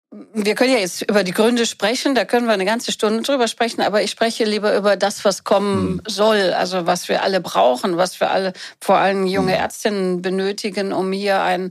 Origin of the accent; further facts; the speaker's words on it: North Rhine-Westphalia, Germany; now in Berlin, Germany; ich komme aus Nordrhein-Westfalen, bin jetzt ja hier in Berlin